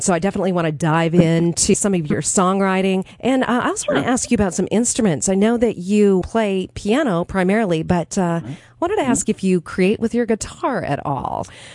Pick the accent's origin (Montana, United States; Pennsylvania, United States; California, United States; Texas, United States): Montana, United States; I was born and raised in Montana, and my first big purchase, I traded a small calf.